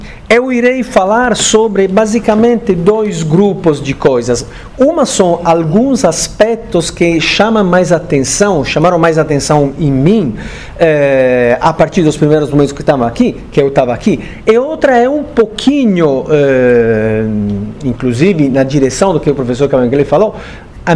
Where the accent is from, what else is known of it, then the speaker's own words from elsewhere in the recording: Italy; Portuguese is a second language; moved away as an adult; now in Brazil; Eu sou italiano, morei na Itália até os 40 anos de idade, e de cidadão da União Europeia.